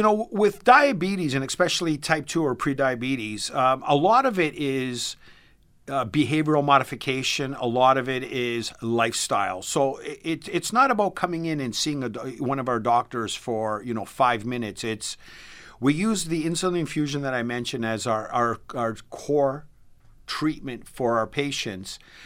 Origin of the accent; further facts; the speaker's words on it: Canada; So I'm originally Canadian, and I grew up in a socialized medical country where the government kind of dictates your health care.